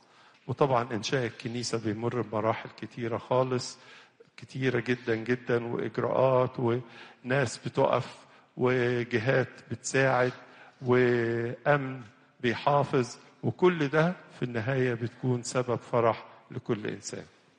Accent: Egypt; كلنا كمصريين فرحانين ببلادنا وبأرضنا وبكنايسنا وبجوامعنا

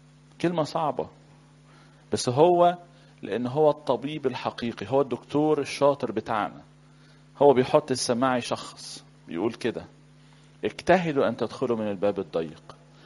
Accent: Upper Egypt, Egypt; أنا راجل صعيدي يعني،

